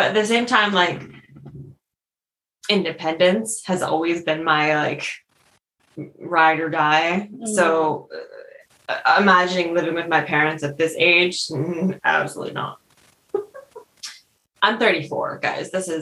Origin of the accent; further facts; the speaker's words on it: Connecticut, United States; for example, I'm from Connecticut.